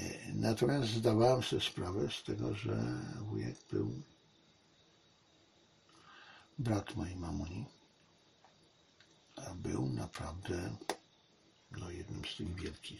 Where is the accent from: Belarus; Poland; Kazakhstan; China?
China; Ja jestem Chińczykiem i ja rozumiem, dlaczego chińskie rodziny myślą tak, a nie inaczej.